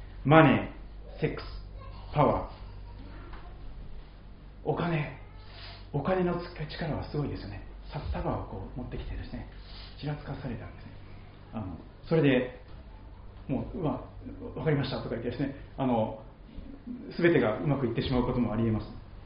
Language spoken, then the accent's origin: Japanese; Kochi, Japan; 私は四国の高知県で生まれ育ちましたから、高知市内には鏡川というですね、本当に素敵な川が流れているわけです。